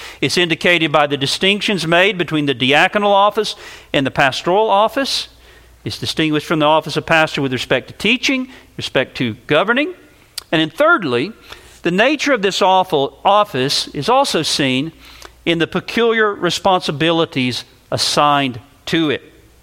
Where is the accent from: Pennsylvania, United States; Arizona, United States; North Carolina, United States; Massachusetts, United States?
North Carolina, United States; in the churches that I grew up in and in North Carolina, many of them